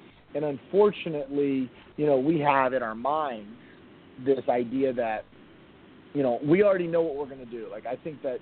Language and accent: English; Miami, Florida, United States; now in Washington, D.C., United States; I'm born and raised in Miami, playing my college ball at Carolina, and then opened up a business back down in South Florida. And in 2009, moved up to D.C. area